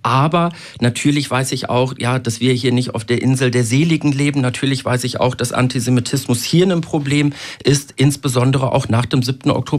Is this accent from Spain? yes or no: no; North Rhine-Westphalia, Germany; ich wurde gelesen als der Kanake, bin aufgewachsen und geboren worden im Ruhrgebiet mit vielen Muslimen, mit vielen Leuten aus der Türkei, aus dem Iran, aus arabischen Ländern.